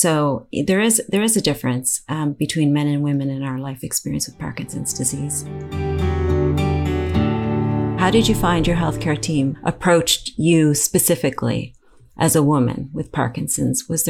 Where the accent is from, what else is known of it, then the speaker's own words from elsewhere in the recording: Toronto, Ontario, Canada; I'm a little bit older. I'm 51 years old. I'm from Toronto, Canada.